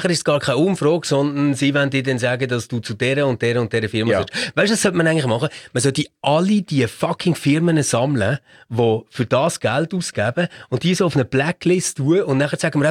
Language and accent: German; Switzerland; was genau ist eigentlich los bei uns in der Schweiz, dass ich jeden Tag solche Fuck-Anrufe bekomme.